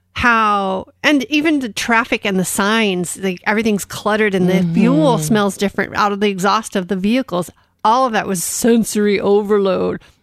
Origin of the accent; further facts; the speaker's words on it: Coronado, California, United States; So I grew up in Coronado, California